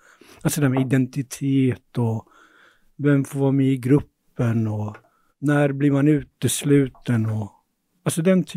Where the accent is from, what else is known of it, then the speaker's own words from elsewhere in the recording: Stockholm, Stockholm County, Sweden; För att jag är uppvuxen i Tensta.